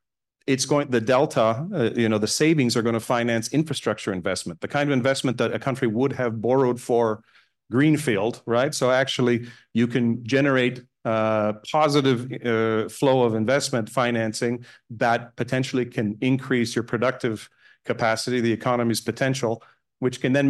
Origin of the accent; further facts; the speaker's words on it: Canada; I think as a Canadian, I can speak fast enough.